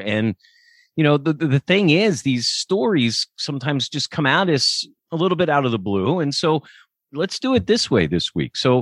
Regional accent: Lancaster, Pennsylvania, United States; Well, and you know, I grew up in Lancaster

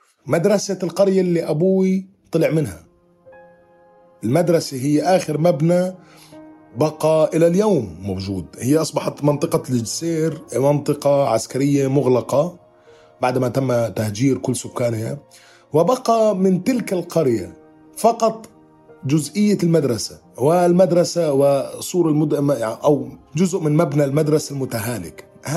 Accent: Irbid, Irbid Governorate, Jordan; born there; معلق رياضي وكذلك مقدم برامج تلفزيونية، عمري 29 سنة. ولدت في مدينة إربد،

